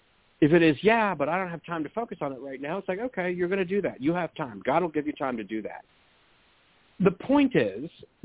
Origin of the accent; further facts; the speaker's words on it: California, United States; I'm a Californian. I was born and raised here.